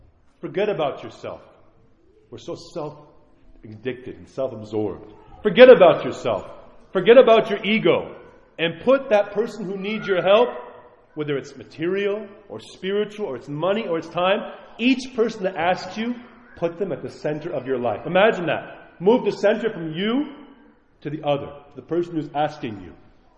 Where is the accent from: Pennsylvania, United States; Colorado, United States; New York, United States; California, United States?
New York, United States; I grew up in New York. We see crowds all the time.